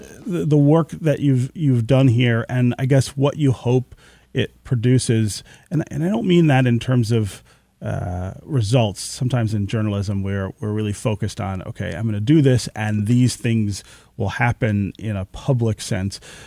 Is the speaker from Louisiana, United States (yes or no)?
no; Detroit, Michigan, United States; I don't scare easily because I am from Detroit.